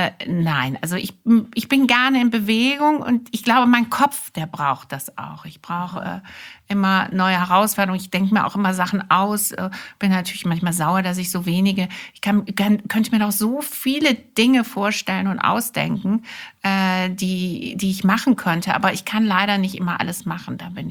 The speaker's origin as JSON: {"language": "German", "town": "Wuppertal", "region": "North Rhine-Westphalia", "country": "Germany", "tie": "born there", "said": "ich bin im Wuppertal geboren. Das ist keine schlechte Stadt, aber auch keine."}